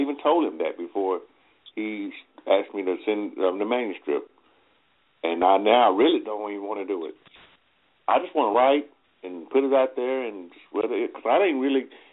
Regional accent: Athens, Alabama, United States; I'm from Athens, Alabama.

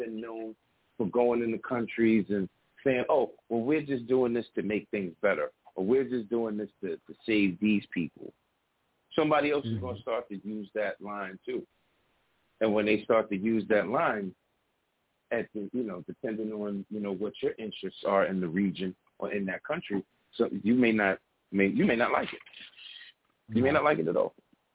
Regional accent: Brownsville, New York, United States; born there; I was born in Brownsville.

